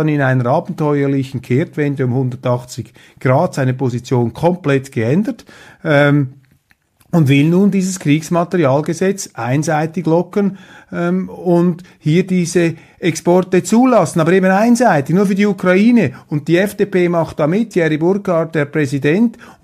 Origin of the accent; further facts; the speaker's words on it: Switzerland; So etwas würde ich sowieso nie machen als Schweizer Wahlbeobachter.